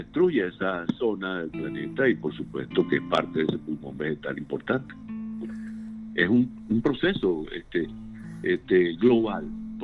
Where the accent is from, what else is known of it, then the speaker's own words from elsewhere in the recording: Venezuela; yo en mi país de origen, Venezuela, hoy en día está pasando algo verdaderamente desesperante